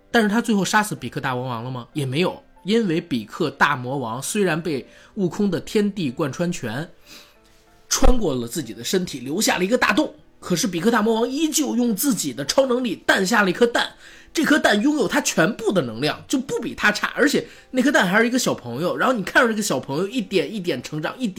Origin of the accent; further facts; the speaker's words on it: Beijing, China; 因为我小的时候是住在北京郊区的农村啊